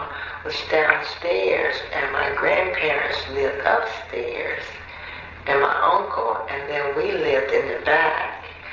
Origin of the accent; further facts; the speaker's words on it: Cape Charles, Virginia, United States; I mean, I loved growing up in Cape Charles.